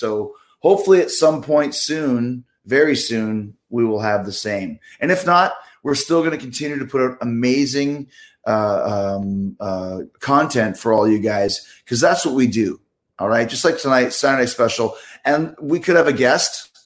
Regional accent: Canada; because I'm Canadian

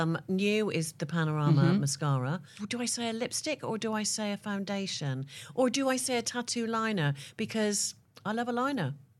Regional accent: United Kingdom; But because being terribly British, did I complain?

